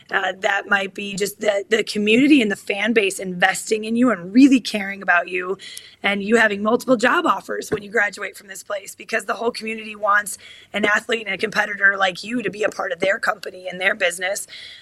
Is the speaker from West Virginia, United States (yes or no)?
no; Sheboygan, Wisconsin, United States; I'm from Sheboygan. I had that really, our whole high school conference played in Green Bay.